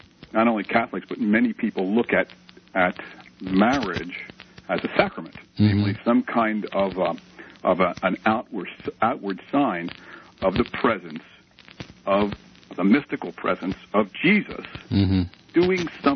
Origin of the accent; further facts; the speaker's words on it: United States; I'm an American.